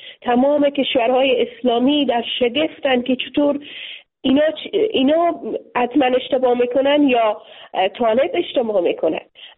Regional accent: Afghanistan; مردم افغانستان که در افغانستان زندگی میکنم، در خانواده های افغان زندگی میکنم

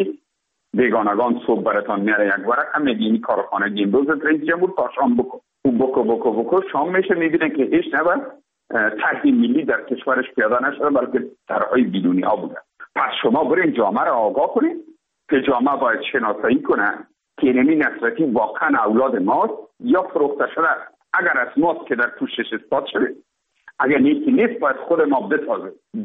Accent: Afghanistan; ما افغان هستیم

